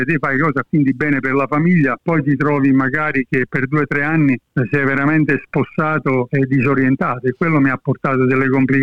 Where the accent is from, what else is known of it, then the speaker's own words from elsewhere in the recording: Naples, Campania, Italy; crescendo a Napoli negli anni 50, io sono del 52, quando andavo alle elementari, per cui ho cominciato alle elementari come tutti a 5 anni, alla fine degli anni 50, noi in classe parlavamo ancora il dialetto, io e i miei amici